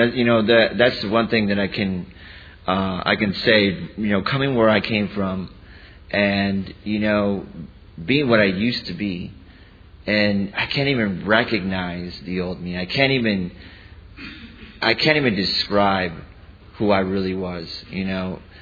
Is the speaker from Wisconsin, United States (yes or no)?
yes; Wisconsin, United States; And, you know, I'm from Wisconsin, so this down here, this is not cold weather.